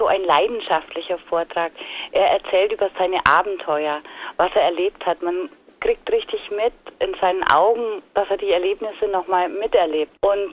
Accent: Fleckl, Bavaria, Germany; Ich komme aus Fleckl und bin immer wieder gern daheim. 1990 bin ich umgezogen nach Oberbayern, in die Nähe der Berge, ja, aber meine Verbindung zu Fleckl mit der Familie und den Freunden besteht immer noch.

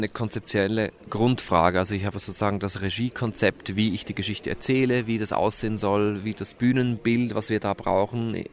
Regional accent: Switzerland; now in Vienna, Austria; Genau, ich komme aus der Schweiz, bin aber natürlich durch mein Schaffen schon seit fast 20 Jahren in Wien zu Hause

